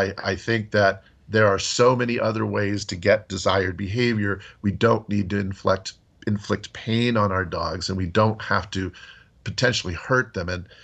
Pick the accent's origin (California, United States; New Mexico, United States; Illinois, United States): New Mexico, United States; I grew up in New Mexico. I grew up in rattlesnake country.